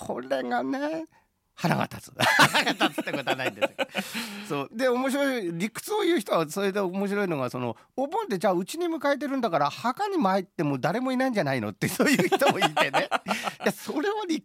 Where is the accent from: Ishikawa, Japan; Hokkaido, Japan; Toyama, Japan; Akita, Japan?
Toyama, Japan; born there; 僕はまあ一応富山の生まれなんで富山にお墓はあるんですけど